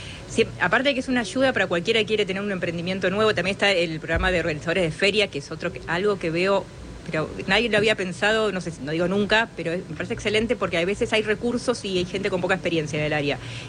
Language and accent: Spanish; Banfield, Buenos Aires Province, Argentina; Yo digo Banfield, no amo Escalada, pero estoy, en realidad, es como una cuestión de geografía. Por 2 cuadras, yo me crié en Banfield, en realidad.